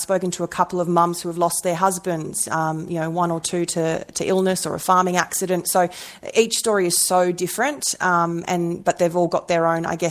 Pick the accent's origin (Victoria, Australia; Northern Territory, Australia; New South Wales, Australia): New South Wales, Australia; Sydney; I grew up in Sydney, yeah, so very different life for me down here.